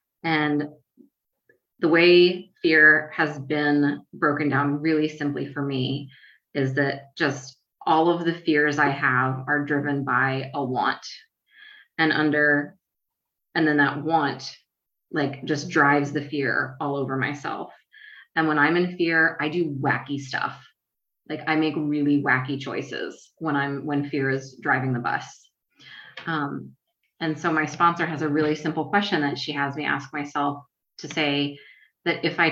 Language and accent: English; Richmond, Virginia, United States; And I'm from Richmond, Virginia. My home group is here.